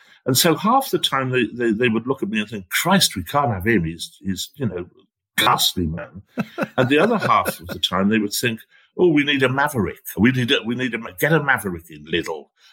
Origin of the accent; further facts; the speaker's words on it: Guisborough, North East England, United Kingdom; one bloke I spoke to in a pub in my hometown of Gisborough